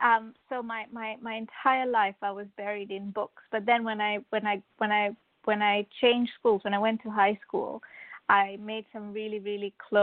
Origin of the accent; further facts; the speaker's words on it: Malaysia; basically I grew up in Malaysia, and I also grew up a Hindu.